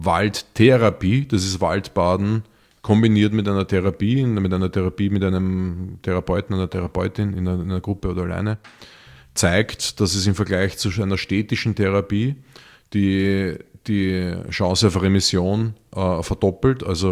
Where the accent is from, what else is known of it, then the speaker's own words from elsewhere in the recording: Vienna, Austria; für uns Städter, und ich bin Wiener